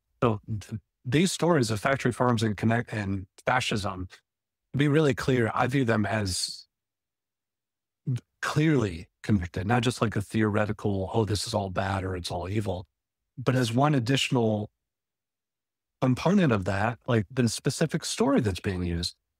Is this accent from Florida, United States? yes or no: no; Texas, United States; And even growing up in Texas, to what Scott said at the start, I had family members who worked on factory farms. I grew up eating hogs and riding horses and shooting guns and all this kind of stuff.